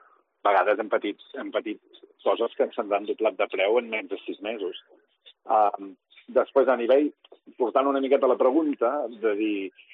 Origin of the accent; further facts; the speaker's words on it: Girona, Catalonia, Spain; soc un nano que ha voltat molt, soc molt gironí, i m'estimo molt la terra on visc, però també entenc que jo tinc afluències i influències d'altres cultures perquè les he viscut també molt